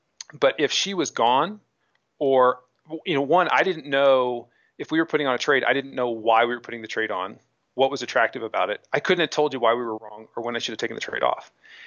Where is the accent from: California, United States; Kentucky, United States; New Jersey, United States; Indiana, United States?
Indiana, United States; Even though I grew up in Indiana, I wasn't in Chicago.